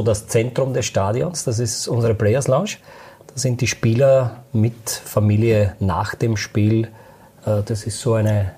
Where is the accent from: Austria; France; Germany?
Austria; Lower Austria; ich komme aus dem Waldviertel.